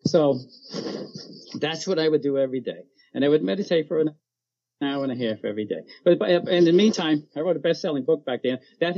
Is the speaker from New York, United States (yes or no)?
yes; Brooklyn, New York, United States; born there; So real quick, I was born in Brooklyn. Back in the day, I went to parochial school, all boys parochial school.